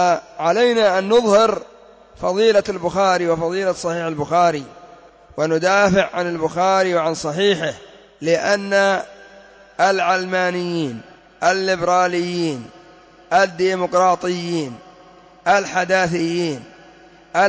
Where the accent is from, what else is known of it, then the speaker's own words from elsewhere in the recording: Yemen; وعندنا في اليمن يقولون فلان ينقط الدم